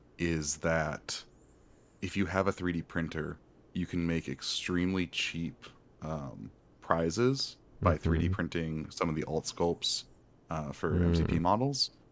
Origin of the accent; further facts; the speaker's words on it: Chicago, Illinois, United States; is my favorite pizza in the world as a Chicagoan